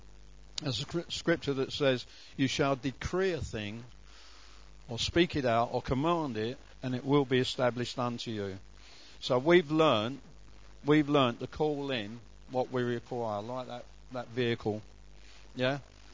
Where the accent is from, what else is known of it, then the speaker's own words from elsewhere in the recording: Hackney Wick, London, United Kingdom; but I'm from Hackney Wick in London, so you know what I mean, mate?